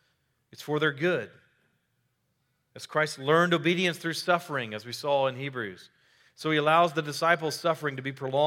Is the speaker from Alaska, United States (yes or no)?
no; Baytown, Texas, United States; I remember growing up in Baytown and just waiting out Category 1 hurricanes.